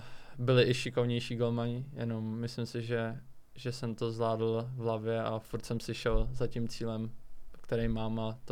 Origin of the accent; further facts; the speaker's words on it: Ústí nad Orlicí, Pardubice Region, Czechia; now in Prague, Czechia; Ne, nejsem z Budějovic, jsem z Pardubického kraje, z Ústí nad Orlicí, takže za FBK Orlicko-Třebovsko jsem začínal.